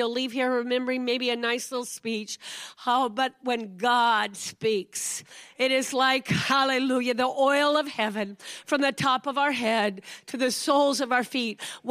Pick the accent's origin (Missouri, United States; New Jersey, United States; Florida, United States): Missouri, United States; Raytown; I grew up in Raytown, Missouri.